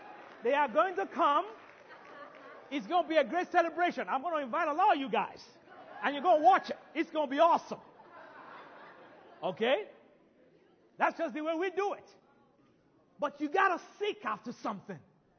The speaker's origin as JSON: {"language": "English", "country": "Nigeria", "said": "I'm from Nigeria."}